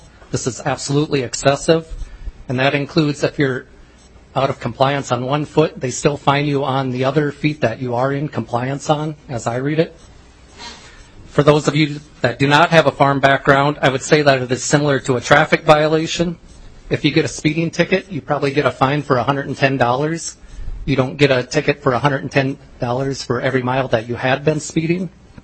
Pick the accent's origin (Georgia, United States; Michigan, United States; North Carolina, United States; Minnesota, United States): Minnesota, United States; I'm a farmer from Traverse County.